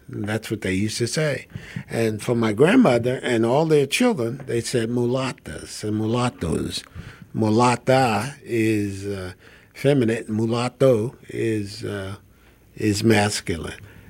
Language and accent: English; United States; I'm a black man, and I'm a black American, and I'm not a African American. I was born in the United States.